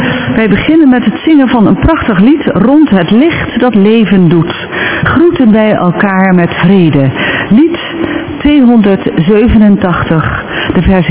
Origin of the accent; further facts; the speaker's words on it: the north, Netherlands; now in Arnhem, Netherlands; Ik kom uit het Hoge Noorden, maar sinds 40 jaar woon ik in Arnhem en na mijn pensioen, na ons pensioen, in Velp.